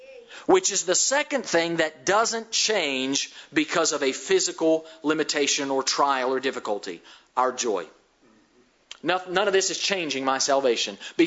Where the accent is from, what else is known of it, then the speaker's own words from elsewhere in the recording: West Virginia, United States; I am from West Virginia, but I know a few verb tenses.